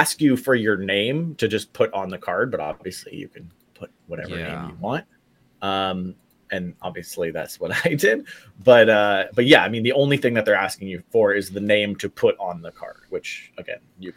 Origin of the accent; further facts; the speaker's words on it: Canada; there is like zero other options for me as a Canadian to have a US-based card